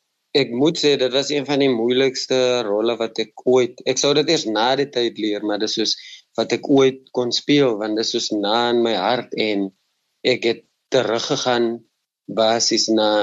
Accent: Port Elizabeth, Eastern Cape, South Africa; Ek het in Shoreville groot geword in Kaibega, in Port Elizabeth, en dit is 'n breingemeenskap wat swaar trek

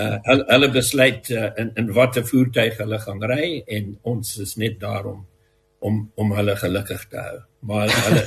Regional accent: Johannesburg, Gauteng, South Africa; moved away as an adult; now in Cape Town, South Africa; Ek is 'n Johannesburger. Ek het my loopbaan begin daar as prokureur. Ek het ook my studente daar by Wits deurgebring.

